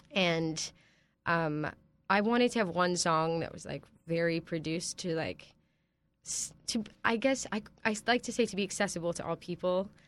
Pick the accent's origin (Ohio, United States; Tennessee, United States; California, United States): California, United States; Los Angeles; now in New York, United States; I'm from Los Angeles, and I recently graduated from Berklee College of Music. Now I'm living in New York, trying to make it in the big city.